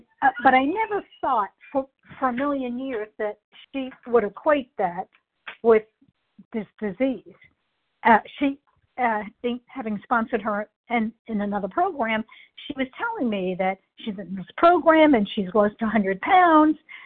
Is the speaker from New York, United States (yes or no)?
yes; New York, United States; But I do know I'm from New York, and I worked in Manhattan, and there were a ton of meetings.